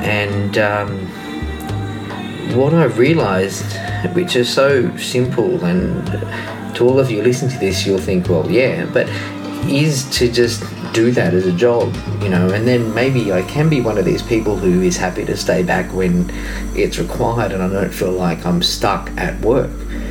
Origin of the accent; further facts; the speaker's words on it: Australia; Remembering, of course, that I am Australian and we spell traveled with two L's, road less traveled.